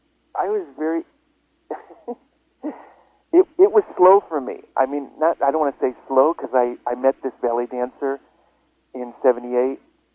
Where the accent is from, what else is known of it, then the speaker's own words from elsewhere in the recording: Adams, Massachusetts, United States; I grew up in Adams, Massachusetts in the Berkshires, this small little town of 9,000 people, and I happened to be a big jock.